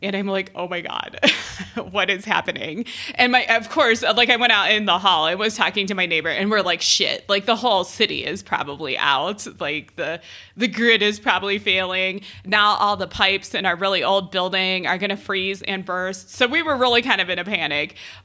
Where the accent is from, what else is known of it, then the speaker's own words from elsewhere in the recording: Cleveland, Ohio, United States; now in Denver, United States; I'm from Cleveland, so I'm used to it being like really cold, really windy, really snowy in the winter.